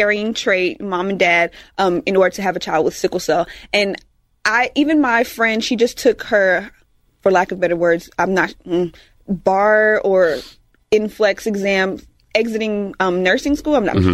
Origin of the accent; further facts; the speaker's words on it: Georgia, United States; born there; back in the day, I was born in Georgia. So when I was born in 1991, they already added sickle cell in the newborn screenings.